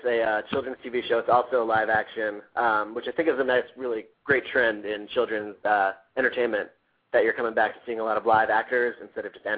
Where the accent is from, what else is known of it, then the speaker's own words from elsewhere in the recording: New York, United States; accent: New York; where you'll actually get to hear my New York accent, the original accent, as it were.